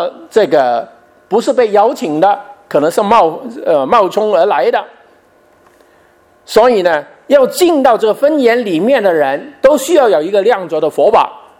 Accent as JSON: {"language": "Chinese", "country": "China", "said": "我们中国人也有这种习俗的，但现在在外国我们就没有这个了。"}